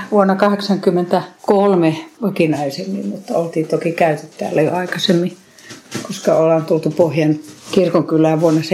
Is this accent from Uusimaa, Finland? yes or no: no; Oulu, North Ostrobothnia, Finland; accent: Oulu; mun Oulun aksentin ruotsin puhumista ei kaikki katsoneet